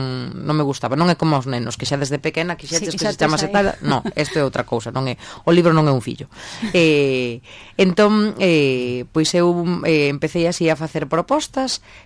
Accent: A Coruña, Galicia, Spain; porque eu son moi coruñesa

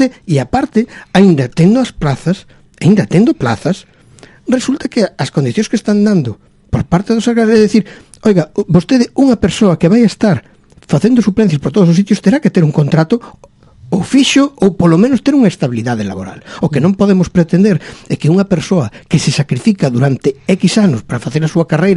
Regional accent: A Coruña, Galicia, Spain; eu que son da Coruña, me avisan de un día para outro para ir a facer unha sustitución a Burela

